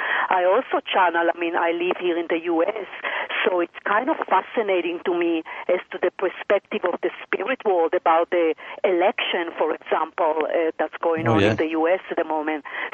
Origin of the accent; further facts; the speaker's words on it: Israel; Of course, I am from Israel, so of course I educate myself as what's going on with my country, with Iran.